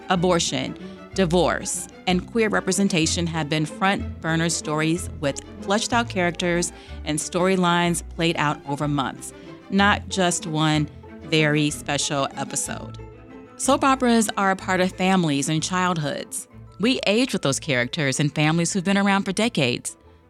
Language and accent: English; Chicago, Illinois, United States; And for much of my career here in my hometown of Chicago, I've reported on race.